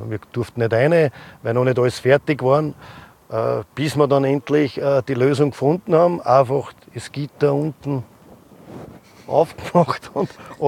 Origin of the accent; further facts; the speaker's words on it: Jedlersee, Vienna, Austria; und ich komme aus Jedlersee.